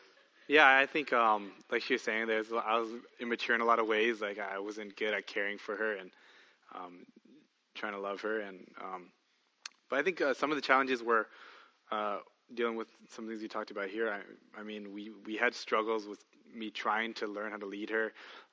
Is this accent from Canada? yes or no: no; Diamond Bar, California, United States; I grew up in Diamond Bar, so anybody?